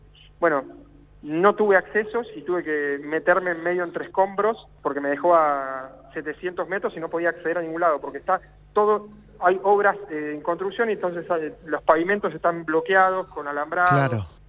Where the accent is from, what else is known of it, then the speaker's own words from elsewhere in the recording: Argentina; como somos los argentinos